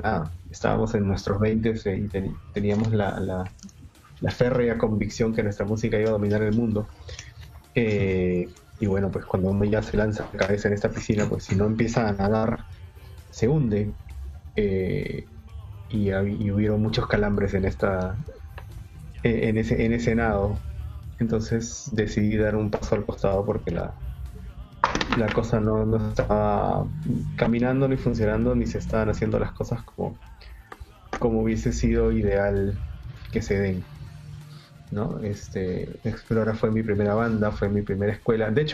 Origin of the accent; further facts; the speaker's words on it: Lima, Peru; soy de Lima, Perú.